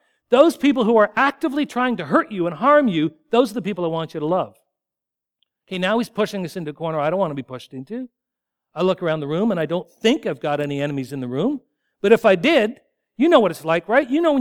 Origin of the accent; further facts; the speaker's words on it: Poplar Hill, Ontario, Canada; I grew up in Poplar Hill, and the village is Lobo